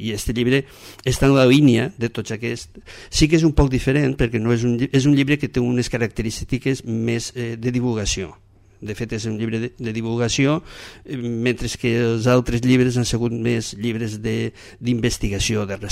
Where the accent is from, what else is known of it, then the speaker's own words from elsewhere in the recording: La Granja de la Costera, Valencian Community, Spain; now in Valencia, Spain; sóc del cor de la costera, del cor de la costera, com diu … amb molt d'orgull me reivindique com a valencià del cor de la costera i d'un poble com és la Granja, tot i que fa molts anys que visc a València. Visc a València, prop de la Creu Coberta, prop del barri de Sant Marcelí